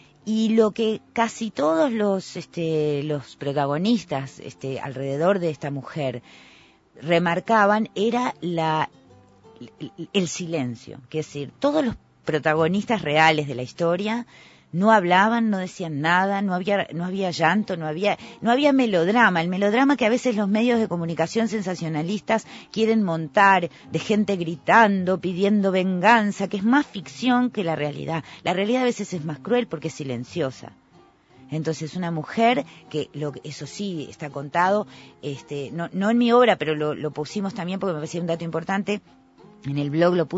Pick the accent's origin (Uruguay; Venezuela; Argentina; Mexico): Uruguay; Montevideo; como buena montevideana